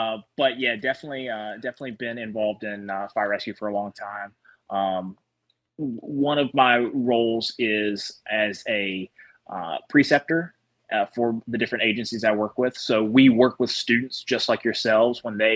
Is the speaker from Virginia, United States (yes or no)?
yes; Virginia, United States; I'm a nationally registered paramedic. I'm from Virginia.